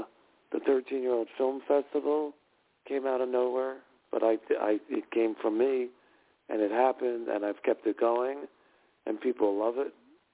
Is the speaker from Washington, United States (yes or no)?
no; Philadelphia, Pennsylvania, United States; growing up in Philadelphia, my mother had delivered every morning the Philadelphia Inquirer.